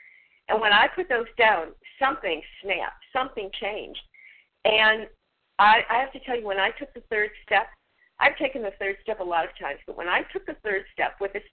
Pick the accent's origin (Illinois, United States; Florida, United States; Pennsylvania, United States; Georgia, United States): Florida, United States; I'm from Florida.